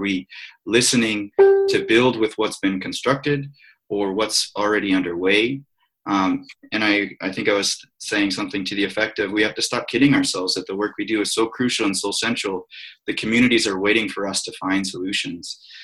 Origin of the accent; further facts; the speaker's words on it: Montana, United States; And then I shared a story about being at this conference in my hometown in Western Montana